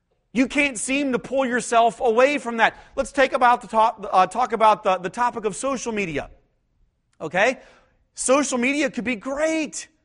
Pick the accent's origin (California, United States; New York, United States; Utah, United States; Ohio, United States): Ohio, United States; Cuyahoga Falls; I grew up in Cuyahoga Falls, Ohio, just south of Cleveland.